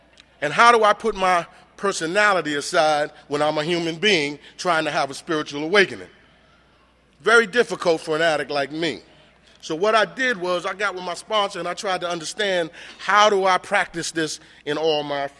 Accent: Raleigh, North Carolina, United States; And I'm just visiting from Raleigh, North Carolina.

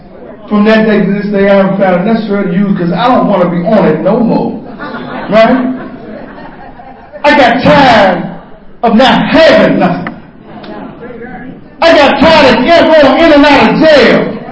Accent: Washington, District of Columbia, United States; I'm from Washington, D.C. We had a place called Temple G.

